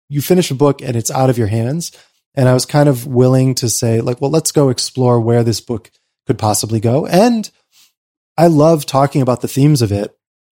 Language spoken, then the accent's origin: English; United States; moved away; Like the social safety net is so high here relative to what I experienced growing up in America.